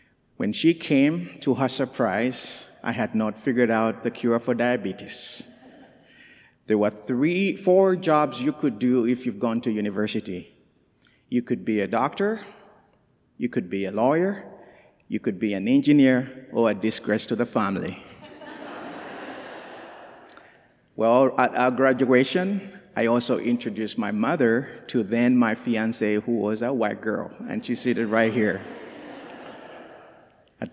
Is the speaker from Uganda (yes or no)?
yes; Uganda; born there; I was born in Uganda